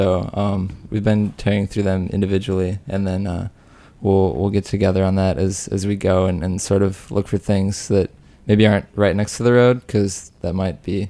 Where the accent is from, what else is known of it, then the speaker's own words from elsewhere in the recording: Rock Springs, Wyoming, United States; I'm from Rock Springs, Wyoming.